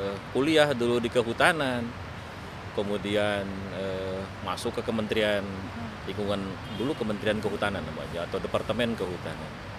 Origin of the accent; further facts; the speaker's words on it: West Java, Indonesia; born there; Saya lahir di Jawa Barat